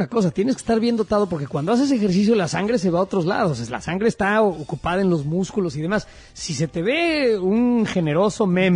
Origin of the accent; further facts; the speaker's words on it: Mexico City, Mexico; also born or lived in London / Chicago; y soy de la Ciudad de México